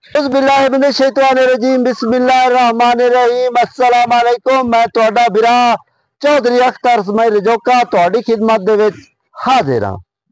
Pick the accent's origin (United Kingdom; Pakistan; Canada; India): Pakistan; Chiniot, Punjab; ਸਾਡਾ ਜ਼ਿਲ੍ਹਾ ਚਨਿਓਟ ਹੈ ਨਾ